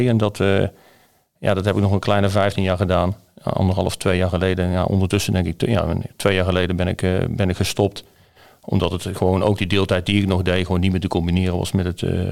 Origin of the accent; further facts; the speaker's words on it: 's-Hertogenbosch, North Brabant, Netherlands; Geboren in getogen Bossenaar. Geboren in Zetterenbosch. In het oude ziekenhuis, toen nog midden in het centrum, wat er niet meer is. In een klein gezin.